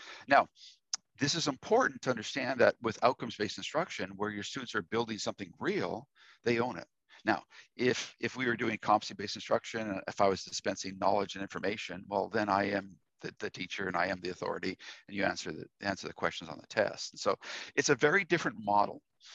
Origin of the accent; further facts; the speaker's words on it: Canada; okay, I'm a Canadian, so hockey, right?